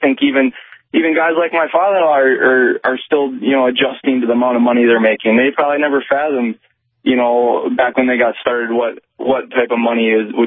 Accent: Minneapolis, Minnesota, United States; originally I grew up in Minneapolis area and met my wife out here at Jamestown College, and I never in my wildest dreams imagined I'd be farming

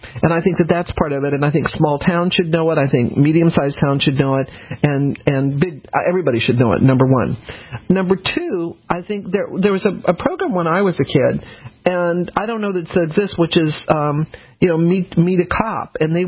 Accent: United States; I'm the last person in the world to be against protesting. I'm an American.

